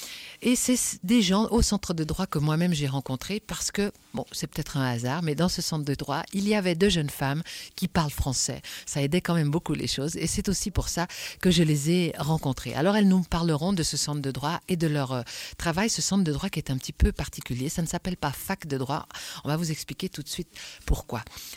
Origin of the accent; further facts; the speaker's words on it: Geneva, Switzerland; chez nous, en Europe, en Suisse, à Genève en particulier